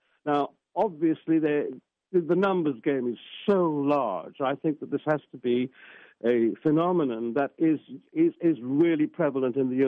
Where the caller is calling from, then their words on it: London, United Kingdom; We're talking from London, England, and I thank you for inviting me on the program.